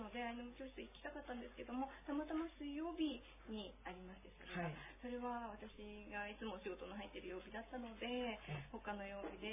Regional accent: Osaka, Japan; 大阪の町の出身なので、はい、ひたすらこうビルが広がっている街におりまして

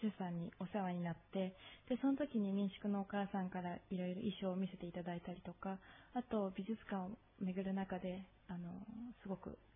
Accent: Setagaya, Tokyo, Japan; 私は東京の世田谷で生まれました。

